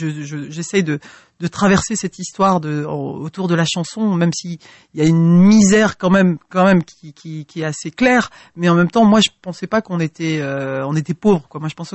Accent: Roubaix, Hauts-de-France, France; Moi, je viens de Roubaix, donc c'est comme ça que je me présente souvent, africaine du nord de la France. Donc, je viens de Roubaix.

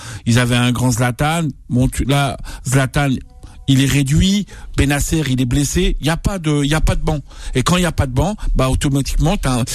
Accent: France; je suis français

